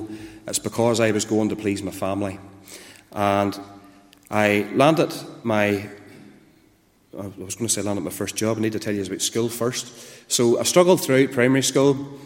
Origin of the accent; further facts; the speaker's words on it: Randallstown, Northern Ireland, United Kingdom; I'm from Randallstown, and … And I was brought up in Randallstown. I went to church in Randallstown as a young boy. I went to our Randallstown congregation. My granny and my granda took me to church as a youngster.